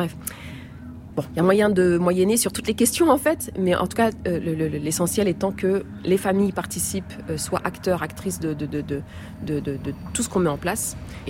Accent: Rif, Morocco; moi personnellement, je viens du Maroc, d'une région du Maroc qui s'appelle le Rif

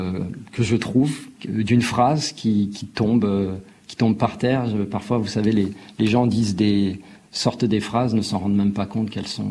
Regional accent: France; also born or lived in Rwanda; je suis français, mais rwandais également.

